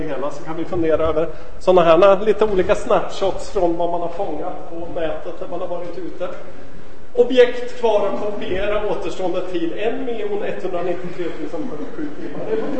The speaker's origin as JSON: {"language": "Swedish", "country": "Norway", "second_language": "Swedish", "said": "alltså jag är norrman egentligen."}